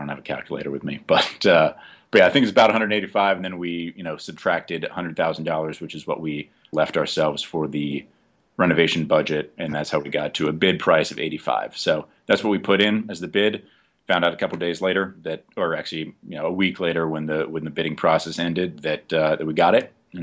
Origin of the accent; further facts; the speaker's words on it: Jersey City, New Jersey, United States; now in New Mexico, United States; I'm from Jersey City, New Jersey. Just like Joe was saying, I've been living out in New Mexico for the last 5 years